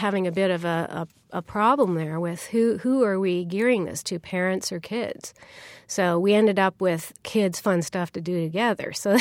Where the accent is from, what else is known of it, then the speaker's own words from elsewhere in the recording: Canada; I'm Canadian